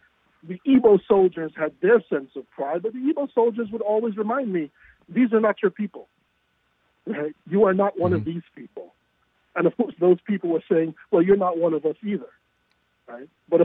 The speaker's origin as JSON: {"language": "English", "country": "Jamaica", "tie": "born or raised there", "said": "I grew up in Jamaica, in a country that was discovering its own black pride through reggae and Rastafarianism."}